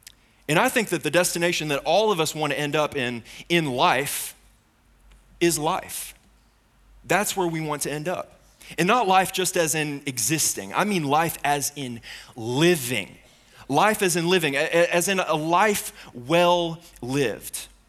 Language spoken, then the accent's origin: English; London, Kentucky, United States; I've born and raised London, Kentucky. This has been my hometown my entire life.